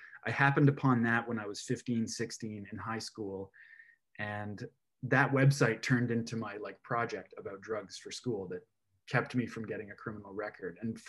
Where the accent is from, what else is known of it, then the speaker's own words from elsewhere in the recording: Toronto, Ontario, Canada; I grew up watching it was Channel 44 for me in the Greater Toronto area.